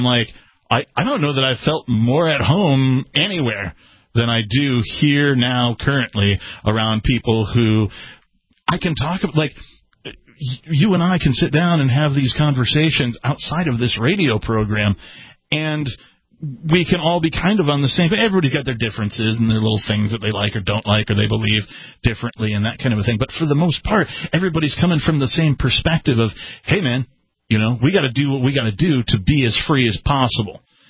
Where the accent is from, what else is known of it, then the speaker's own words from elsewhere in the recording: Wisconsin, United States; also born or lived in Seattle; now in New Hampshire, United States; I grew up in Wisconsin originally, and then I went out to Seattle, right, after some time after sort of wandering the earth.